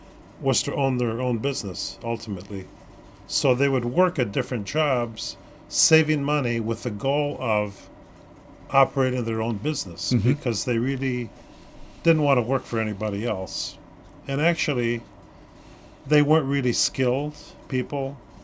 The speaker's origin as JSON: {"language": "English", "town": "Chicago", "region": "Illinois", "country": "United States", "said": "I'm from Chicago."}